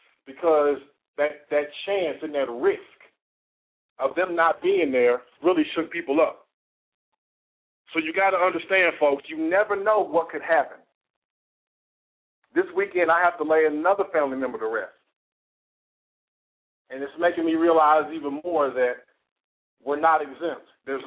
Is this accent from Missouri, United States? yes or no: yes; Kansas City, Missouri, United States; up there in Kansas City, representing DSU and that Gates Barbecue up in there, up in my hometown.